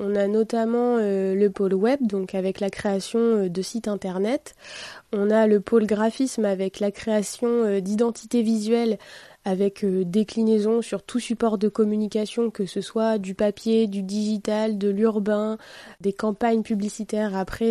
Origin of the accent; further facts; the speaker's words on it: Normandy, France; J'ai 30 ans, j'habite Honfleur, donc je suis une pure Normande.